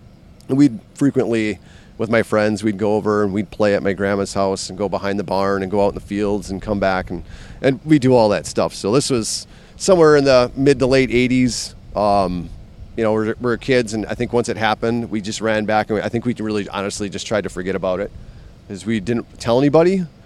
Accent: Wisconsin, United States; I grew up in Wisconsin my whole life. Grew up in between Chilton and Hilbert on a farm.

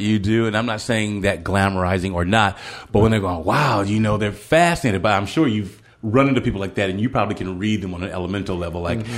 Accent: Compton, California, United States; When I was talking, I used to say, I grew up in Compton.

